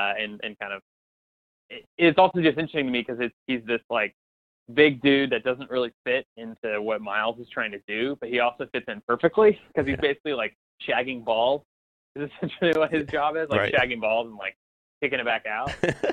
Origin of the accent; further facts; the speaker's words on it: Kansas City, United States; Like I'm from Kansas City